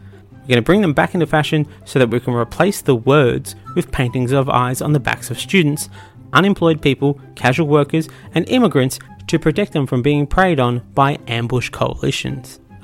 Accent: Australia; But we are Australian. And if we've learned nothing else, it's we don't care about science in this country.

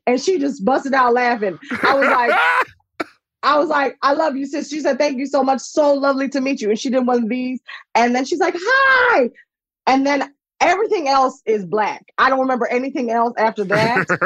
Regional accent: New Jersey, United States; I'm from Jersey, so I think maybe this is just a Jersey thing.

